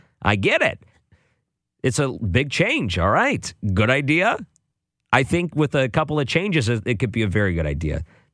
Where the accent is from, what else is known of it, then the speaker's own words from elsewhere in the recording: Michigan, United States; Well, I grew up in Michigan, so it could be a different thing.